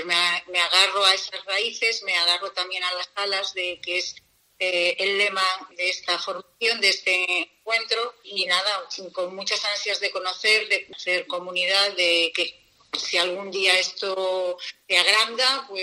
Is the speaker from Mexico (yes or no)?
no; Panes, Asturias, Spain; Yo soy de Panes, y aunque he estado años viviendo fuera